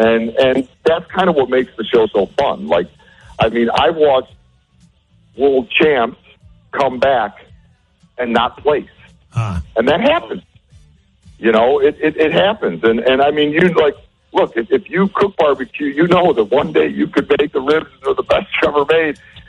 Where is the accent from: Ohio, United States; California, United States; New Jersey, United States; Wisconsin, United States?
Ohio, United States; Cleveland; I grew up in Cleveland where, you know, mustard, sauerkraut, sour pickles, you know, pork, like those were the things, like kielbasa, you know.